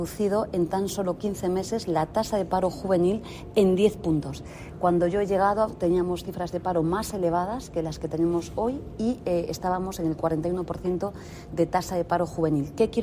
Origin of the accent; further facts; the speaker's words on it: Spain; los sindicatos en mi país y en el mundo son engranajes y piezas claves. El sindicalismo español fue clave en la lucha antifranquista